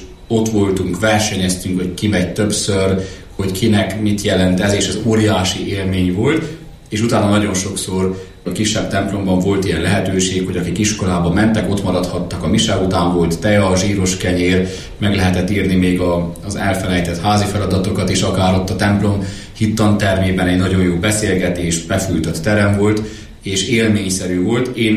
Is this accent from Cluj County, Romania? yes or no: no; Harghita, Romania; Az én szülővárosom egy csodálatos kis város. El van rejtve tulajdonképpen ott a hegyek vonulatában, és ez a Szent Anna-tó árnyékában van, hiszen mindössze 12-13 kilométer a Szent Anna-tó tőlünk. Itt a csodálatos hegyek, fák, a csodálatos vidék határolja körül ezt a városkát, ami egy 16-17 ezer lelkes